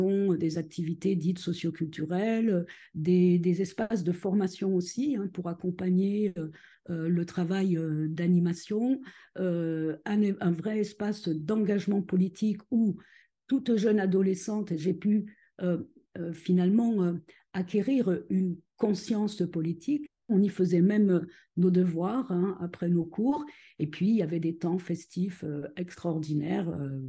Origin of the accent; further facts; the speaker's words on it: Saint-Étienne, Auvergne-Rhône-Alpes, France; born there; J'habite à Saint-Étienne, je suis née à Saint-Étienne.